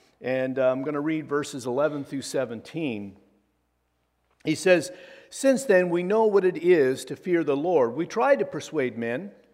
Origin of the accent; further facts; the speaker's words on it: Pendleton, United States; when I was growing up in Pendleton, I've mentioned before that our home was like four houses down from the church.